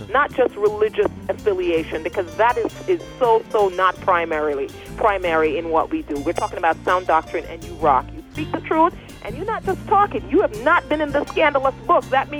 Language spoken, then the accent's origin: English; Jamaica; And I'm a Jamaican. I can go to the Jamaican. I can say the Jamaican talk.